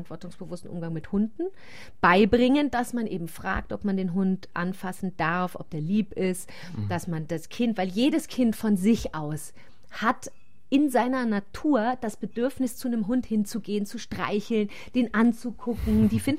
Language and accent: German; Germany; now in Italy; Ja, ich weiß nicht, wie das hier in Südtirol ist. Bei uns in Deutschland ist es verpönt als das Spiel der alten Frauen.